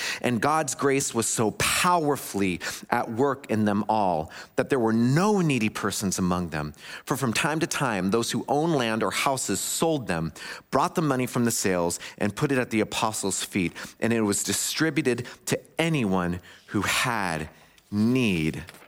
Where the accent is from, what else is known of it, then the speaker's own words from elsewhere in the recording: West Coast, United States; Well, I grew up on the West Coast, and my maternal grandmother, she was from the Midwest, and she moved to the West Coast.